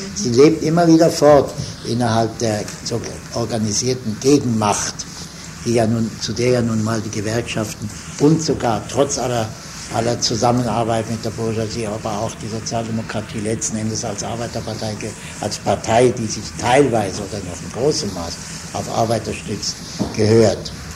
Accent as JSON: {"language": "German", "country": "Switzerland", "said": "als Schweizer Jude und Kommunist"}